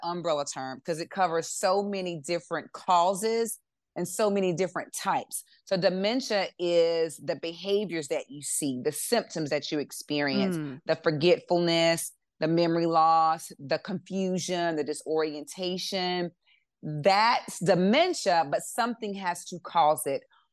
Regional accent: South Carolina, United States; so I'm from South Carolina, and I know it doesn't just happen in the South.

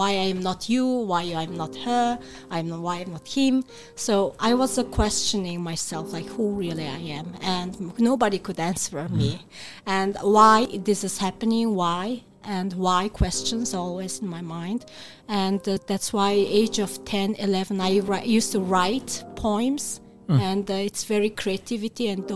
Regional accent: Mongolia; And I'm very familiar with those spirits because I'm from Mongolia originally.

